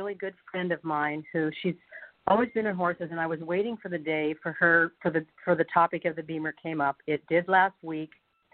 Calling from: California, United States; I'm from Northern California

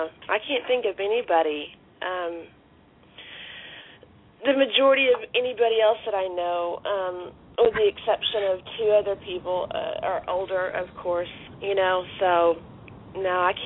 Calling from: Texas, United States; Hi, calling from Texas.

